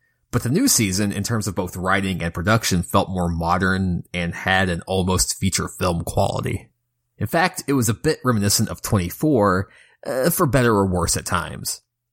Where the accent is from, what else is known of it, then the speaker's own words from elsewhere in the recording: Kentucky, United States; It's somewhat personal because it's the first episode set in my home state of Kentucky